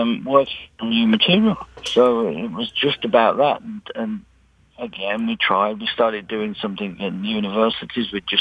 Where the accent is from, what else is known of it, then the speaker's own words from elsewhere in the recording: Birmingham, West Midlands, United Kingdom; were from Birmingham, my hometown.